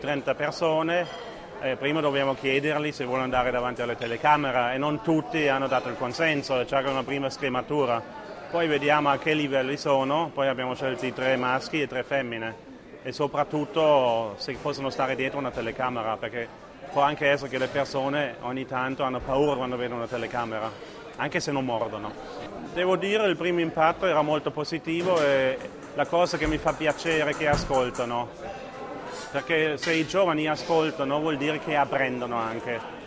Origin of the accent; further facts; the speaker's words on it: Lake Constance, Germany; Italian is a second language; now in Italy; io essendo tedesco qui mi sento a casa. Abbiamo il lago di Garda, a casa mia vengo dal lago di Costanza, il Bodensee. Abbiamo un po' meno montagna, ma la zona è più o meno simile